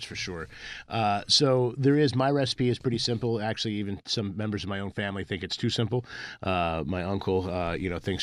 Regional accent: Washington, District of Columbia, United States; born there; So I am not from Louisiana. I was born in D.C. My whole family is from the South, from Winston-Salem, North Carolina, and from Lexington, North Carolina.

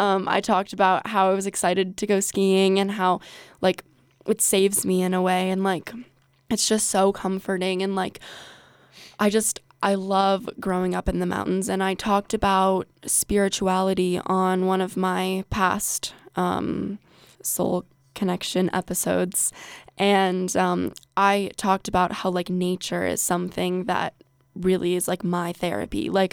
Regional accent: Glenwood, Colorado, United States; going to talk about growing up in mountain towns, because I'm so thankful that I grew up where I did. I was born and raised in Glenwood.

